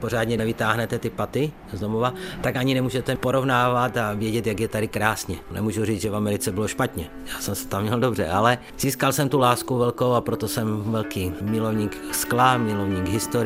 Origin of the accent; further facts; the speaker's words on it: Zlín Region, Czechia; also born or lived in United States; že pocházím z Valašska, tak to věděla celá škola